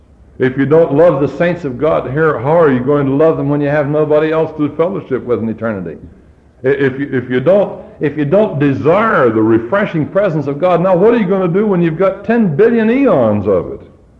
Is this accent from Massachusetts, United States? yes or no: no; Colorado, United States; When I was a boy, I was raised in Colorado. That was my home.